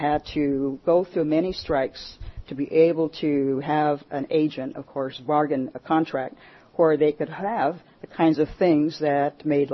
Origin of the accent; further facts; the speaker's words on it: Globe, Arizona, United States; Yes, I did. I am born and raised in Globe, Arizona.